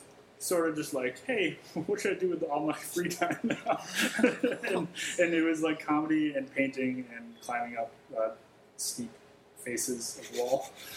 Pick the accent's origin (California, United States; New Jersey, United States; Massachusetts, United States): Massachusetts, United States; Rowley; now in Somerville, United States; I'm from Rowley, Massachusetts, which is 45 minutes north of Boston, but I usually just say, have you heard of Newburyport?